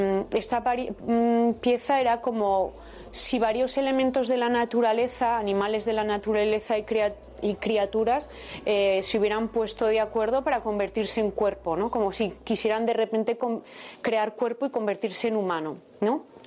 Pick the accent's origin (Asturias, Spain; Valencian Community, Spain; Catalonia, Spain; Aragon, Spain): Aragon, Spain; Zaragoza; Yo soy de Zaragoza